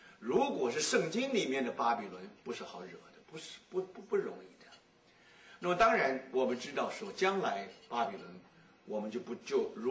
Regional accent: United States; 我们美国人希望他能够民主

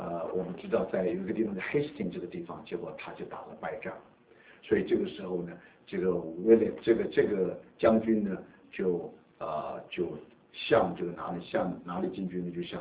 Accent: China; 对我们中国人来讲

